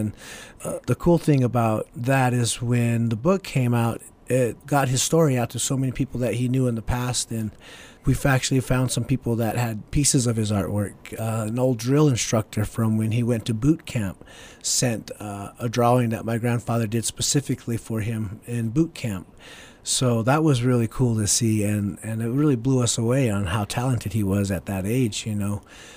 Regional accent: Albuquerque, New Mexico, United States; No, actually I don't. I grew up in Albuquerque.

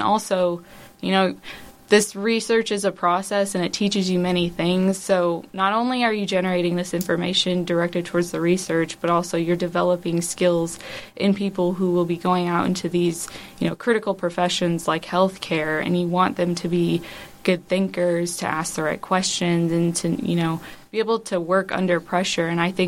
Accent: Little Rock, Arkansas, United States; Okay, so I'm originally from Little Rock, but when I was looking for a college to go to, I wanted something that was a little bit farther away from home, but not too far

